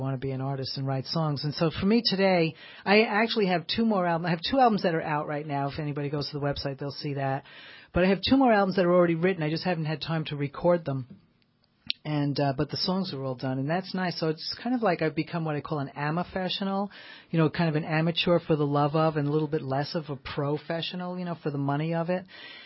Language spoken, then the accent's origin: English; New York City, New York, United States; moved away; You know, I grew up in New York City, so I grew up on … all this great soul music and so forth